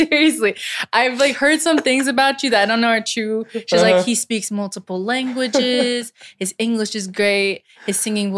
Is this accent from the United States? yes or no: yes; Old Bridge, New Jersey, United States; also born or lived in Manalapan; I was born and raised in New Jersey.